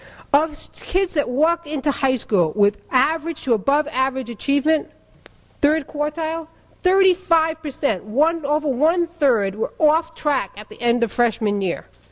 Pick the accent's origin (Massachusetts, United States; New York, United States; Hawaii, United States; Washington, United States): Massachusetts, United States; now in Chicago, United States; I'm from Chicago, but I live in Chicago now, but I'm really from Massachusetts, so you'll have to excuse the accent.